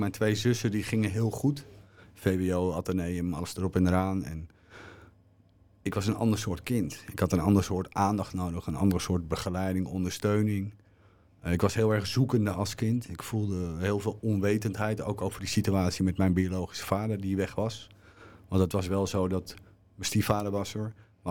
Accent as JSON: {"language": "Dutch", "town": "Soest", "region": "Utrecht", "country": "Netherlands", "tie": "born there", "said": "Ik ben geboren in Soest, een klein dorpje tussen Hilversum en Amersfoort."}